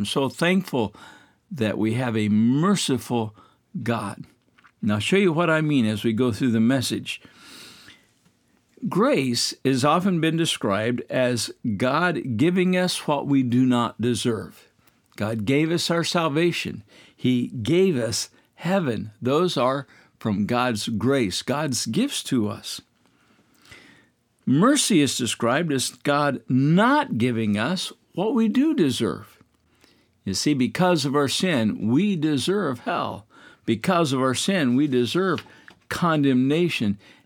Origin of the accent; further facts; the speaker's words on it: Midwest, United States; one of my favorite memories growing up in the Midwest is going out in the cold